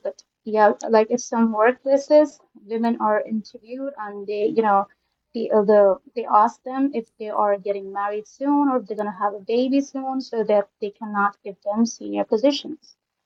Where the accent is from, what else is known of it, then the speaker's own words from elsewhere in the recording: Pakistan; as a woman born and raised in Pakistan, I can, you know, confirm the fact that women are treated differently here.